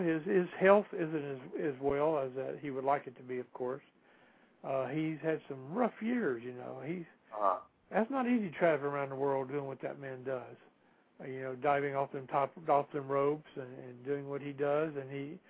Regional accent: Mobile, Alabama, United States; They had a house show here in my hometown here in Mobile

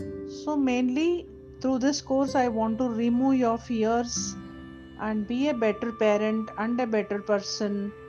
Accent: Bangalore, Karnataka, India; I am a parenting and dyslexia management coach. I am from Bangalore, India.

